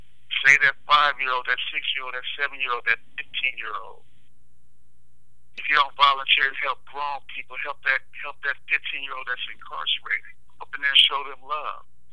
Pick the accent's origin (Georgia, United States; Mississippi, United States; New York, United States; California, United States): California, United States; Los Angeles; You know, I grew up in Los Angeles.